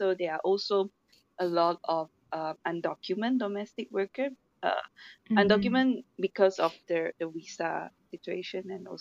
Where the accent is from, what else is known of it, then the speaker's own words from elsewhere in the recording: Malaysia; So I find that as a Malaysian, something quite thoughtful, because we are also a multicultural country